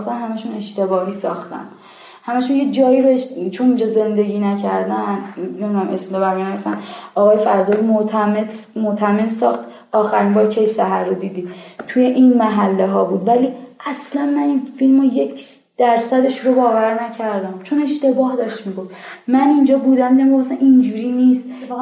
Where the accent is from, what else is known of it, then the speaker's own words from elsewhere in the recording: Eslamshahr, Tehran Province, Iran; چقدر من خودم کشتم و مرمور می شدم از این که بگم بچه اسلام شهرم